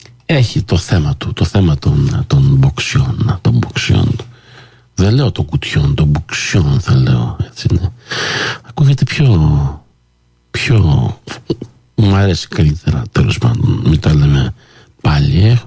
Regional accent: Montreal, Quebec, Canada; Εκεί που έζησα τα παιδικά μου χρόνια, στο Park Extension. Είμαι και εγώ Park X Boy, εκεί.

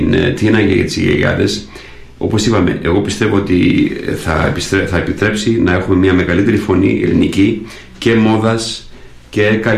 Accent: Canada; εμείς που μεγαλώσαμε στο Καναδά, ένα ελεύθερο κράτος, πλούσιο κράτος

